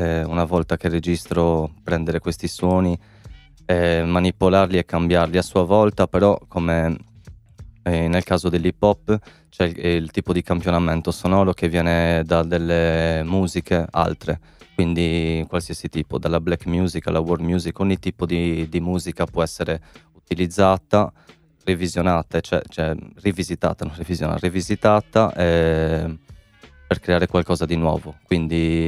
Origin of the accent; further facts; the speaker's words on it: Terralba, Sardinia, Italy; now in Cagliari, Italy; Io diciamo che abito a Cagliari, ma non sono di Cagliari, sono terralbese, però abito nella zona di San Michele già da diversi anni